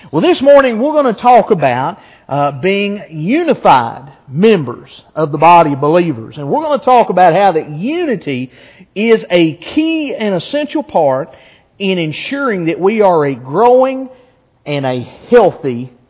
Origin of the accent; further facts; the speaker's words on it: Appalachia, United States; It's solely because I'm Appalachian, I promise, and because I had gravy.